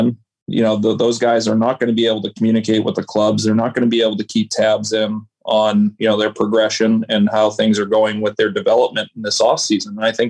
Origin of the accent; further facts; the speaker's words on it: Boston, Massachusetts, United States; And, you know, we grew up here in Boston. So, you know, it was our first major league team